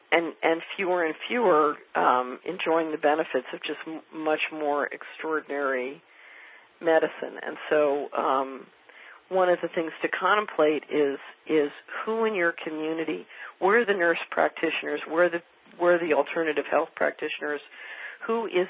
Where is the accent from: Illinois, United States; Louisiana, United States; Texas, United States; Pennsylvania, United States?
Pennsylvania, United States; Philadelphia; also born or lived in New York / Washington; living in New York and Washington and growing up in Philadelphia